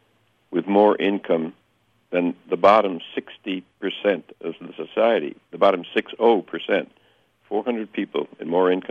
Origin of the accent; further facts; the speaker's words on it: Wisconsin, United States; I'm from Wisconsin and went to the university